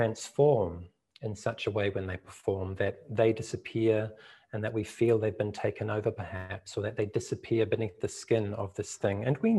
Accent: New Zealand; Welcome and greetings to you all from my home country, Aotearoa, New Zealand. It's 9 o'clock at night here

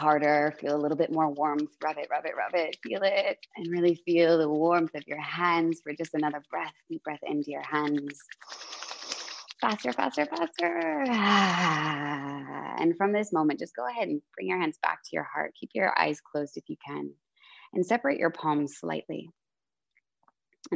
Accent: United States; I had been taught in my home country, which is America.

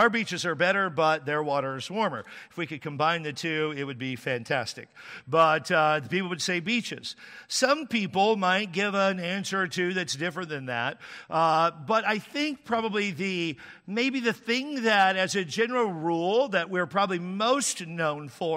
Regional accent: Texas, United States; I'm from Texas, nothing bad is from there, I'm from there, and I speak truth about there

